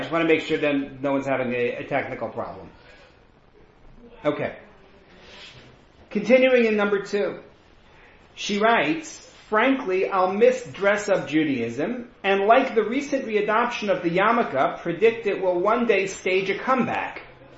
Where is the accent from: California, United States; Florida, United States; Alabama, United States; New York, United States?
New York, United States; New York City; When I was growing up in New York, my favorite Rosh Hashanah ritual was this of a new Jewish suit.